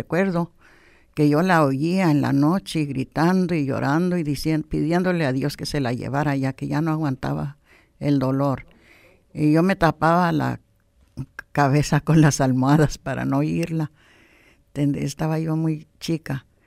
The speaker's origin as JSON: {"language": "Spanish", "town": "Anaheim", "region": "California", "country": "United States", "tie": "born or raised there", "said": "Nací en Anaheim, el condado de Orange, donde está Disneyland ahorita. Allí nací, allí murió mi abuelo. Bueno, allí me crié con ellos."}